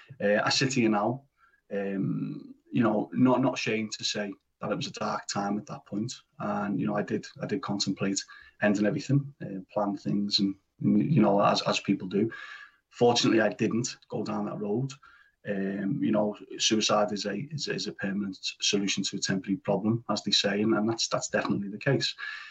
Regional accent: Liverpool, North West England, United Kingdom; My background is I'm from the Everton area of Liverpool, born and raised. Typical upbringing on a council estate there.

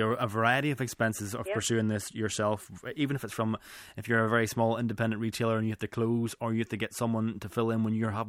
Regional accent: Randallstown, Northern Ireland, United Kingdom; but I know I'm from Randallstown, and when I go to the one on the way into Randallstown, there is definitely a sticker

